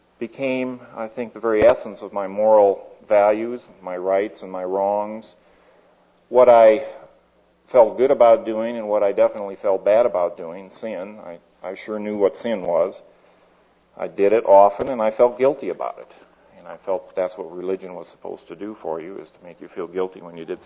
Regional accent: Midwest, United States; I was raised in the Midwest, a little further east than most of you people are from, and I was raised in a very God-fearing and loving family.

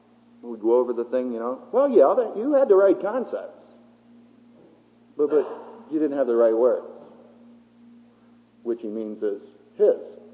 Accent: Philadelphia, Pennsylvania, United States; I just happened to mention I was from Philadelphia or I had an Eskimo dog when I was a boy.

